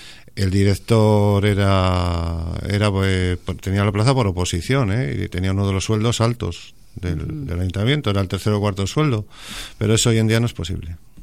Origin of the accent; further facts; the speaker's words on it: Ramales de la Victoria, Cantabria, Spain; A ver, yo soy de Ramales, de La Victoria, que ahí también tenemos una buena banda